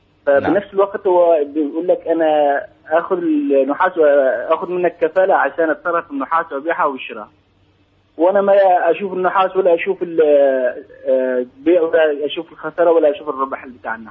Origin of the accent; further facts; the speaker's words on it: Syria; now in United Arab Emirates; نحن من أهل سوريا ممكن في إمارات